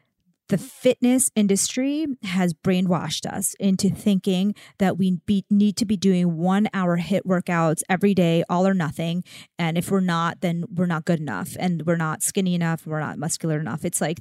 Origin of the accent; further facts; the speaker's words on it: India; Concealer. I'm Indian.